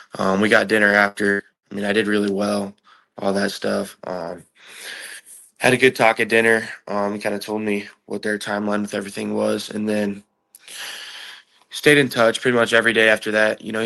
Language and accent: English; Nebraska, United States; because I'm from Nebraska, a smaller place, and not out in, like, California.